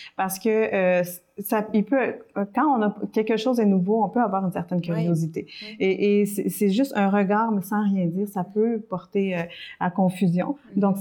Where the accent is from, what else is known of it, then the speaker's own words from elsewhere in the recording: Montreal, Quebec, Canada; je me sens plus québécoise parce que j'ai grandi au Québec. Mm-hmm. Mais j'habitais à Montréal.